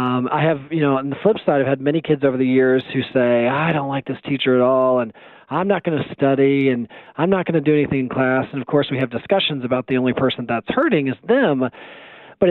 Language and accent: English; Evansville, Indiana, United States; as a little kid growing up in Evansville, Indiana